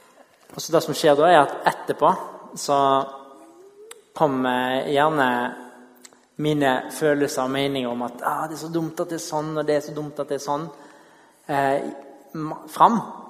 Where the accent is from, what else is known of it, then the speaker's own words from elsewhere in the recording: Western Norway, Norway; Jeg kommer fra Vestlandet